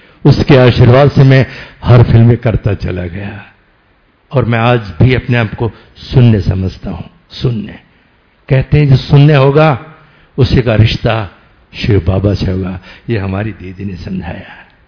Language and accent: Hindi; Delhi, India; और मैं दिल्ली का रहने वाला हूँ